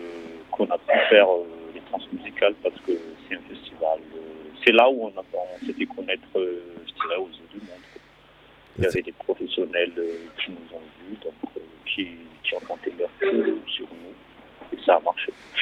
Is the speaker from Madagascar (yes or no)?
yes; Madagascar; c'est toujours important pour nous, en tant que ce soit personnellement, en tant que malgache